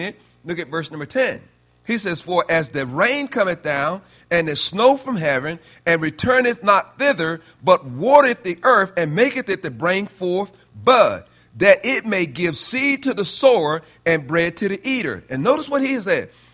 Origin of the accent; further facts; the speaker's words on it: North Carolina, United States; born there; I was born in North Carolina.